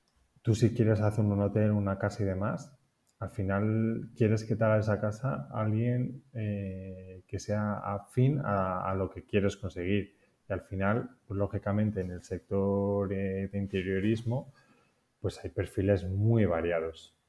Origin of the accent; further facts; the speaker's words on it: Madrid, Community of Madrid, Spain; also born or lived in Barcelona; soy de Madrid, ahora vivo en Madrid, pero he vivido en Barcelona 4 años.